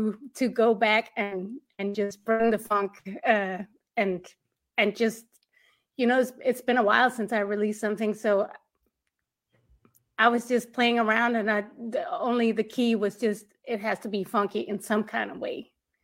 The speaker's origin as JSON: {"language": "English", "country": "Denmark", "second_language": "English", "said": "I'm from Denmark. There are some issues with the work permits and stuff."}